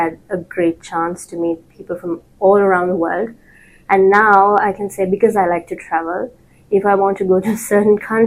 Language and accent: English; Sri Lanka; English is a second language; moved away as an adult; also born or lived in Japan; now in United Kingdom; So I'm originally from Sri Lanka. So I came here last year to do my master's. And before that, I was in Japan doing my undergraduate degree.